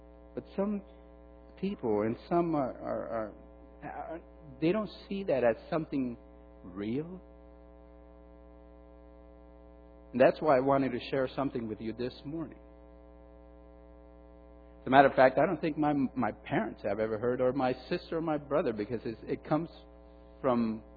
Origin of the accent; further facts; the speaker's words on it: Huntington Park, California, United States; as I grew up in Huntington Park, Seventh-day Adventist Church there in Huntington Park, California, I saw what the pastors went through.